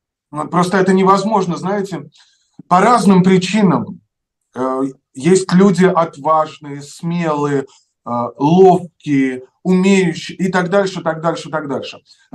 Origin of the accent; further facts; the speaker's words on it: Russia; moved away as an adult; 14 января вышел альбом музыкальный, и 21 января я уехал из России.